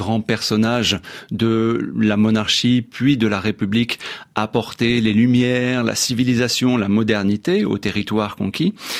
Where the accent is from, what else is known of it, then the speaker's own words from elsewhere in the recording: France; Moi qui ai grandi dans la fascination du cinéma américain, en tant que petit français